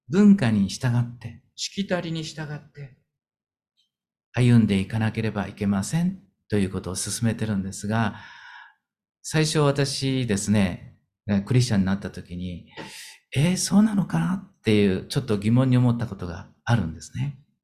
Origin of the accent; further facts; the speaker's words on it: Gunma, Japan; born there; 上州人なんですけど、群馬の生まれなんですけど、私は群馬で生まれたことにですね、非常にこのですね、恥じらいをですね、感じながら生きてきた時代がありました。